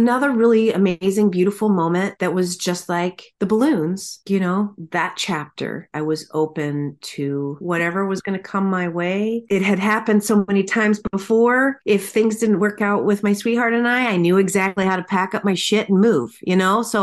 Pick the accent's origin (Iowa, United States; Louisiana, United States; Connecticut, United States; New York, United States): Iowa, United States; Norwalk; also born or lived in Los Angeles; now in Des Moines, United States; moving back to my hometown, Norwalk is where I grew up, and then Des Moines is the capital, is the main big city in Iowa.